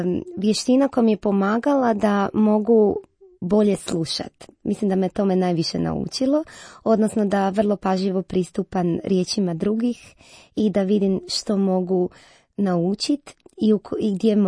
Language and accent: Croatian; Split, Split-Dalmatia County, Croatia; now in Zagreb, Croatia; Pa evo, dolazim iz Splita, ali došla sam na studij u Zagreb